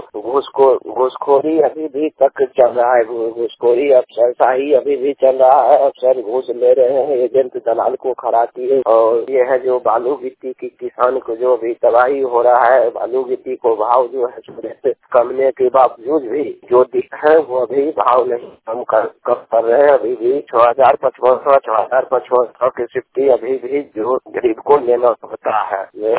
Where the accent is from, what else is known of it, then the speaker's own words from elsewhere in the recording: Samastipur, Bihar, India; समस्तीपुर जिला के रहने वाले हूँ।